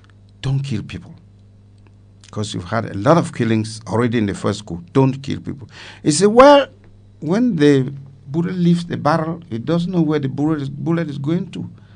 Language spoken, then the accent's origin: English; Cameroon; now in Nigeria; you know that I'm not a Nigerian, I'm a Cameroonian